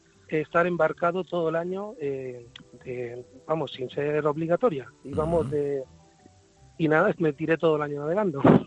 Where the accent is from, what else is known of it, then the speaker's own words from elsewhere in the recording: Alicante, Valencian Community, Spain; soy de Alicante, del Altec